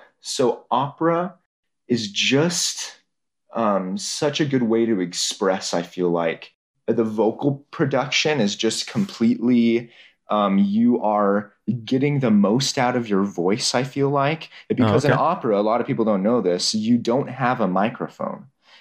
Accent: Sugar Land, Texas, United States; So I'm from the Houston area, a town called Sugarland, Texas.

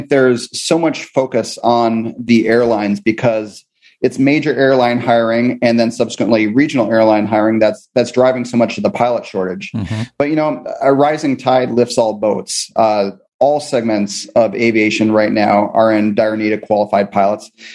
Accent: Minnesota, United States; You know, I grew up in Minnesota, never bothered me. The problem is I moved away for a while and got wussified.

